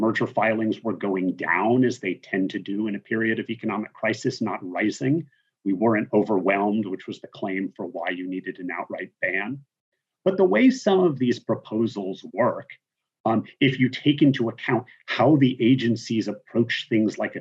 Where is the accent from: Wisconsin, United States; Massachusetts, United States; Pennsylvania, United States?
Massachusetts, United States; famous paper from years ago that looks at why is California so much more innovative than Massachusetts, my home state.